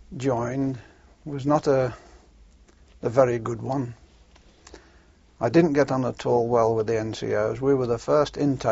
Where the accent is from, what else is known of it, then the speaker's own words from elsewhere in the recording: Coventry, West Midlands, United Kingdom; now in Birmingham, United Kingdom; My home is Coventry, and I went to Birmingham before the war in 1939.